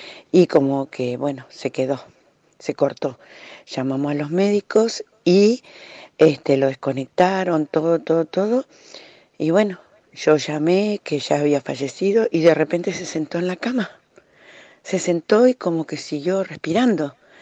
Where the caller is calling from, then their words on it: Victoria, Entre Ríos, Argentina; de Victoria, Entre Ríos.